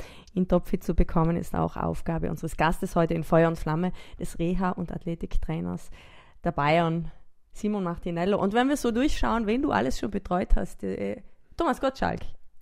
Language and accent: German; South Tyrol, Italy; bei uns in Südtirol ist momentan auch so Druck im Sport